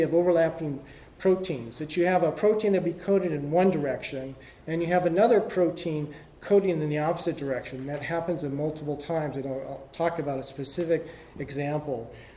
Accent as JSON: {"language": "English", "region": "West Coast", "country": "United States", "said": "I'm from the West Coast, and seeing the ocean."}